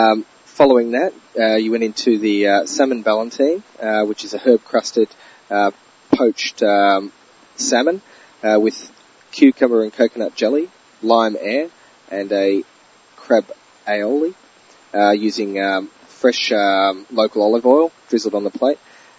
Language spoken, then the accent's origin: English; Melbourne, Victoria, Australia; I'm from Melbourne originally